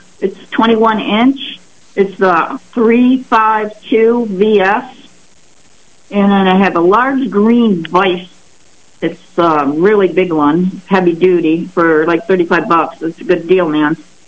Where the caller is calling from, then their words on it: Springwater, New York, United States; Springwater, New York.